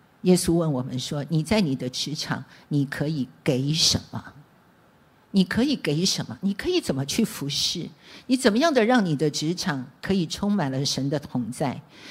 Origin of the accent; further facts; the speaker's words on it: China; 人不为己，天诛地灭，这是我们中国人常常说的话。